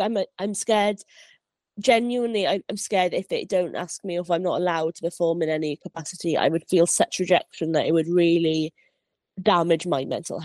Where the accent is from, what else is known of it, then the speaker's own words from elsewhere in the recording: Wales, United Kingdom; I lost my accent. I sort of just pretended I wasn't Welsh